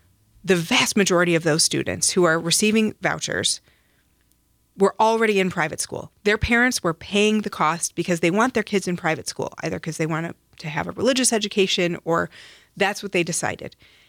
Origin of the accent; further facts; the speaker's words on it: Wisconsin, United States; the reason that I grew up in Wisconsin, my parents settled in rural Taylor County when I was little, outside of Medford, north of Highway 29.